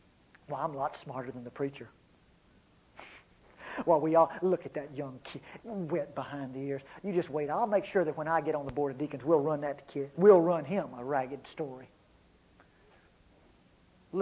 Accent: Texas, United States; But some places over in Texas, see, I'm from Texas, we have some of those kind of problems over in Texas.

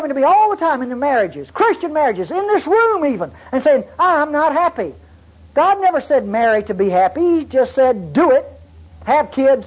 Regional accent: Eupora, Mississippi, United States; Now you can check, and I'm from Eupora, Mississippi.

